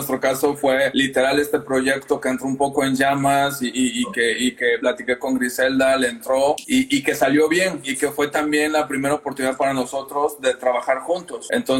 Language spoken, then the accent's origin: Spanish; Veracruz, Mexico; now in Mexico City, Mexico; Ambos somos de Veracruz.